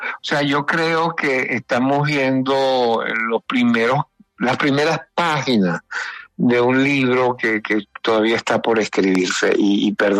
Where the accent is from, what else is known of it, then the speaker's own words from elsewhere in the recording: Colombia; Yo sí soy colombiano, por cierto, también.